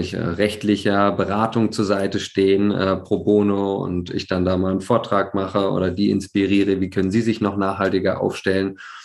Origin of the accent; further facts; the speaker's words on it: Berlin, Germany; ich bin Berliner